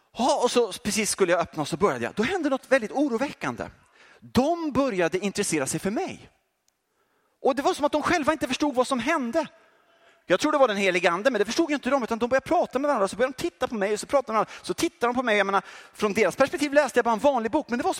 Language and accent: Swedish; Sweden; Och jag är ju svensk och jag är kristen